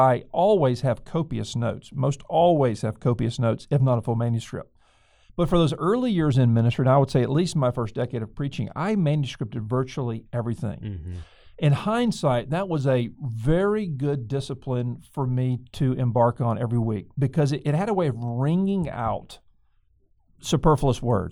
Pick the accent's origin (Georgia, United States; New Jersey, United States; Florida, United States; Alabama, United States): Alabama, United States; Mobile; Then he was pastoring in my hometown of Mobile, Alabama.